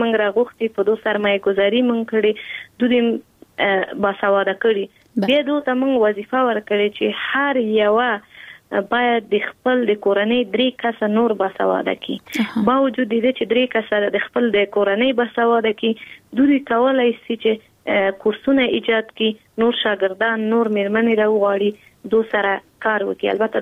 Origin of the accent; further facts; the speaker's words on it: Kabul, Afghanistan; په کابل کې زیږیدل یم په کابل کې لوی شوم په کابل کې مو تحصیلات